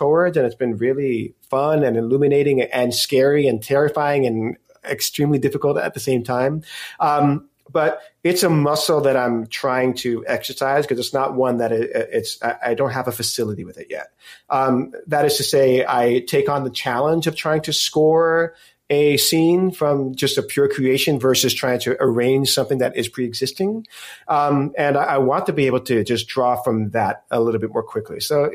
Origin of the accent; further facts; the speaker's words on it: Los Angeles, California, United States; now in Manhattan, United States; because I was born in Los Angeles. So there are times that I travel out there and L.A. feels like home because of the memories I have of being a kid there.